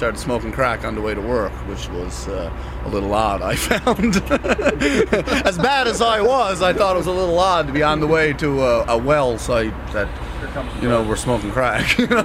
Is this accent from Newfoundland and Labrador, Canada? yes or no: yes; Newfoundland and Labrador, Canada; And I'm from Newfoundland, there's a few of them down there.